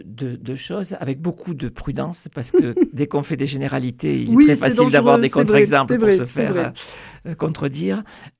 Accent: Occitanie, France; accent: Occitan; on a appris le français en gardant un accent occitan.

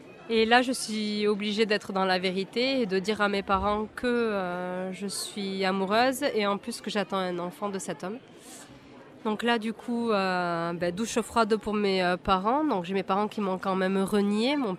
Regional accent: Orthez, Nouvelle-Aquitaine, France; je suis, comme mon nom l'indique, je suis d'origine maghrébine, donc mes parents sont d'origine tunisienne. Je suis née à Orthez, dans les Pyrénées-Atlantiques. Voilà, j'ai grandi une vie plutôt tranquille. J'ai fait l'école primaire, le collège et le lycée à Orthez.

